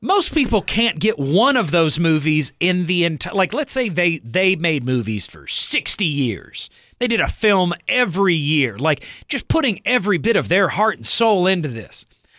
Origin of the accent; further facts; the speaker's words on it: Southeast, United States; I've been around them a lot of my life because I grew up in the Southeast, and I didn't like them.